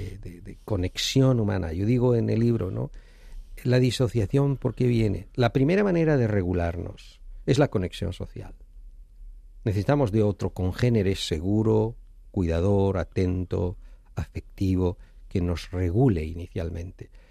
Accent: Galicia, Spain; te diré soy psicólogo, te diré soy gallego

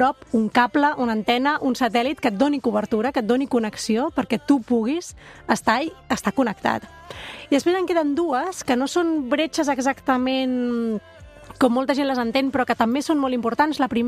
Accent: Catalonia, Spain; Com a catalans, tenim el dret de poder relacionar-nos amb la tecnologia en català.

